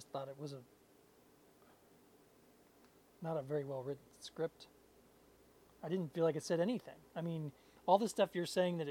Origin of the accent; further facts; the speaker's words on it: Iowa, United States; because I grew up in South Central Iowa, so Missouri is actually pretty close.